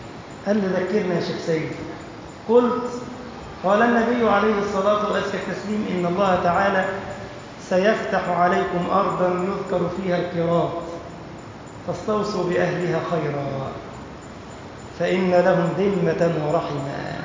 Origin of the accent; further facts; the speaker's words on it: Egypt; يمر على بلدنا مصر